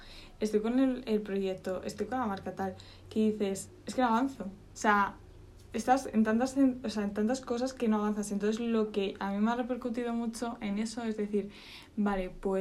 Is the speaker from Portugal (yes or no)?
yes; Portugal; yo soy portuguesa y me he visto así